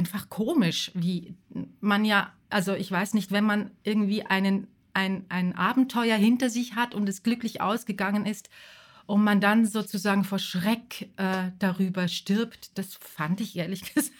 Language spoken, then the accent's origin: German; Zurich, Switzerland; ein Verbindungssee zwischen meiner Heimat, der Schweiz und Deutschland.